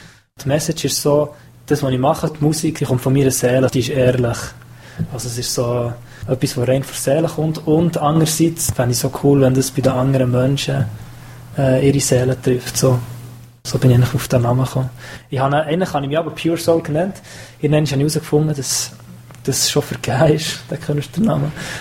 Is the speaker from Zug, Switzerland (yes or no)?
no; Bern, Switzerland; Also ich bin jetzt Bümplitz daheim in Bern und ich fühle mich derzeit daheim. Ich bin in Bern aufgewachsen